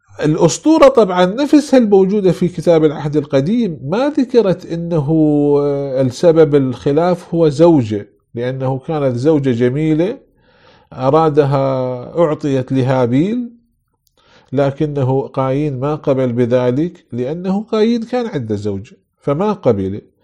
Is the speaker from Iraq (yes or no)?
yes; Iraq; عندنا في العراق